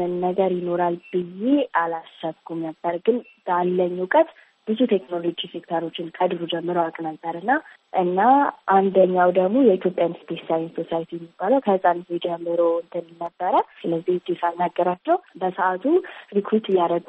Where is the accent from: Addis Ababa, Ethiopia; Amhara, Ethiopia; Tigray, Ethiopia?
Addis Ababa, Ethiopia; እኔ አዲስ አበባ ነው ተወልጄ ያደኩት።